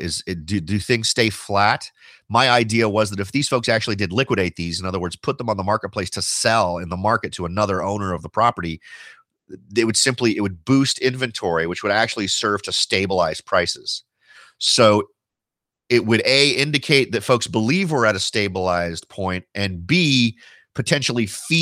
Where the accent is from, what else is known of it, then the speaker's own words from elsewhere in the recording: Cupertino, California, United States; I grew up in the Cupertino, Saratoga area and went to Lynbrook High School over in that part of town, which is officially in West San Jose.